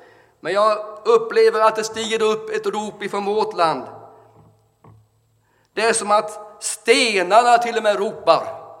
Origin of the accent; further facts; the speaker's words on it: Ullared, Halland County, Sweden; born there; att de fick stanna i Ullared och gå in på distriktsläkarmottagningen där, och där föddes jag.